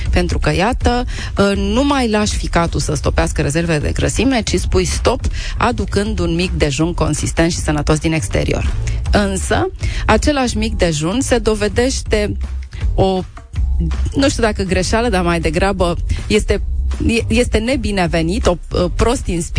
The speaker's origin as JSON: {"language": "Romanian", "country": "Romania", "said": "Noi, ca români, cred că avem un pic din toate."}